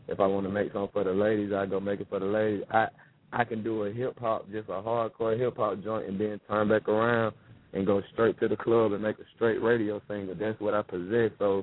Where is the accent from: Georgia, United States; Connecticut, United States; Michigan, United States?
Georgia, United States; Atlanta; growing up in Atlanta and being a fan of … being a fan of … coming up through middle school